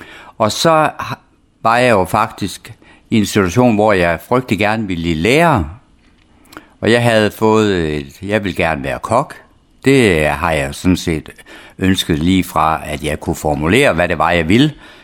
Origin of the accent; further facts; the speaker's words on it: Vorst, North Denmark Region, Denmark; jeg er født i Vorst, der ligger lige 12 km syd for Aalborg. Og jeg har jo været i Vorst i de første 16 år af mit liv. Og jeg gik jo i skole i Vorst de første 7 år